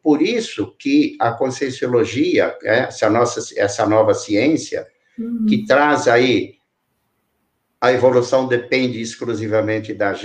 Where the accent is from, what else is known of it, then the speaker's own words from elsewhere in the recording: Brazil; born there; A Yara sempre me pergunta por que eu nasci no Brasil.